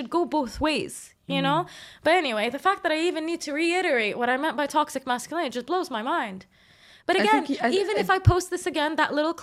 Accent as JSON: {"language": "English", "country": "Jordan", "tie": "born or raised there", "said": "I used to shy away from it because I grew up in Jordan, and I will call out Jordan for this"}